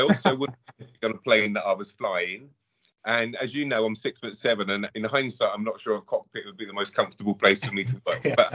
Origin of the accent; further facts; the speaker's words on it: London, United Kingdom; So most of my time has come from West London, lived in and around in various parts over the years.